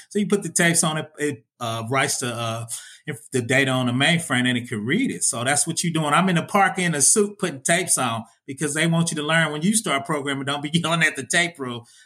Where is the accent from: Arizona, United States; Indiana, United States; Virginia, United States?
Indiana, United States; Indianapolis; Oh, no, nah, man. I'm from Indianapolis, man. I'm from the Midwest.